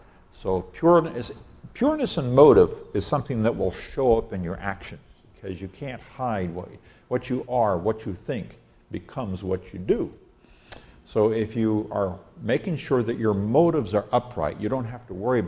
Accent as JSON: {"language": "English", "country": "Nigeria", "tie": "born or raised there", "said": "I grew up in Nigeria, West Africa, and where there were still some lions out in the wild and so forth."}